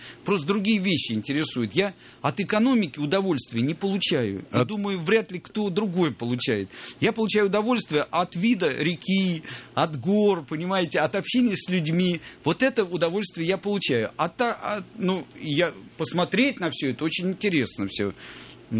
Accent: Kyiv, Ukraine; я свое детство провел в Киеве. Я жил на Паньковской улице, около Ботанического сада, и каждое лето туда ездил. И, конечно, для меня сам Киев просто родной город.

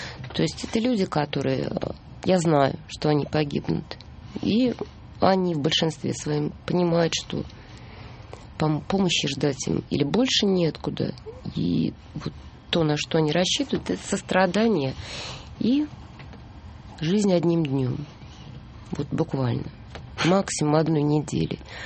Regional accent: Moscow, Russia; born there; moved away as an adult; Вот я русская и родилась в Москве.

